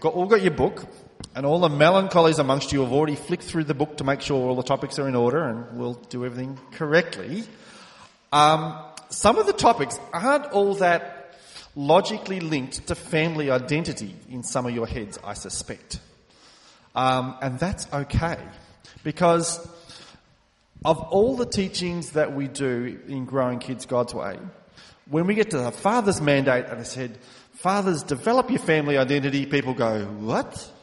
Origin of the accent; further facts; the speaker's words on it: Victoria, Australia; I'm from South Gippsland in Victoria, so I am used to cold.